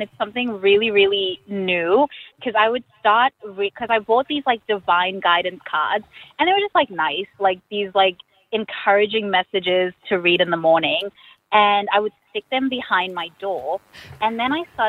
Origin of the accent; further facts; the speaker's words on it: Zimbabwe; No. I'm not from America. I'm from Zimbabwe.